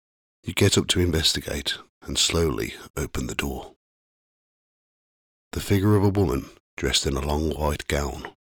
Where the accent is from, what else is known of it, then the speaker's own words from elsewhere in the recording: Redditch, West Midlands, United Kingdom; a collection of ghost stories that I've collected from my hometown over the last 20 years. In this episode, I'll be covering the areas of Headless Cross and Smallwood. Headless Cross is in the southwest of Redditch.